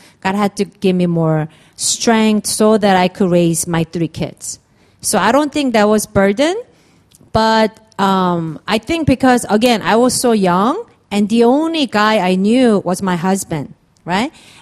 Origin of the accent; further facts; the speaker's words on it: United States; even though I grew up in America, I think I'm very Korean.